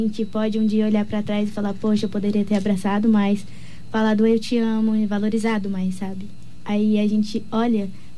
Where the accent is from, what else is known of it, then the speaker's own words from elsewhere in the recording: Dourados, Mato Grosso do Sul, Brazil; Eu sou de Dourados.